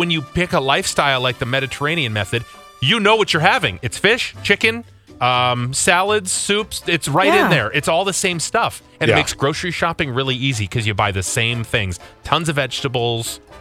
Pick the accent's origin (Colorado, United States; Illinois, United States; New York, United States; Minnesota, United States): Minnesota, United States; I would bring up that we're from Minnesota and how much I love their seafood.